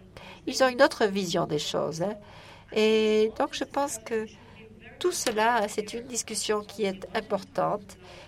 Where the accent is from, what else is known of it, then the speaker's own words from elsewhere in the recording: Hong Kong; je viens de Hong Kong et là-bas, et on vote actuellement en ligne